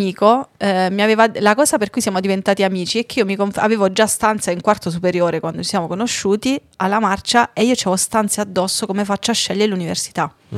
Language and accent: Italian; Basilicata, Italy; vengo da Basilicata, così è.